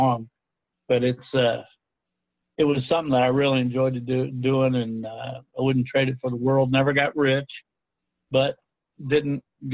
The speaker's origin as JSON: {"language": "English", "region": "Ohio", "country": "United States", "tie": "born or raised there", "said": "My sister is an English teacher today in my high school where I grew up in Ohio."}